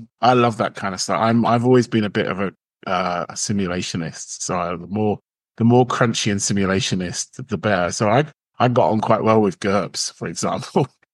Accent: London, United Kingdom; No, I'm from London

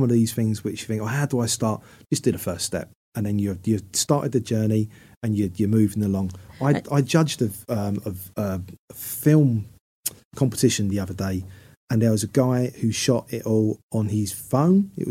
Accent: London, United Kingdom; I'm a guy from North London who, you know, was the first guy in his family to do a degree.

